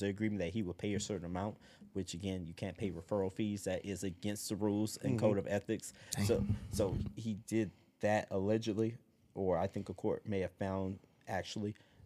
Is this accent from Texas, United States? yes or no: no; Baton Rouge, Louisiana, United States; now in New Orleans, United States; Yeah, look, I'm from Baton Rouge. This is New Orleans. There's a lot of similarities between the two.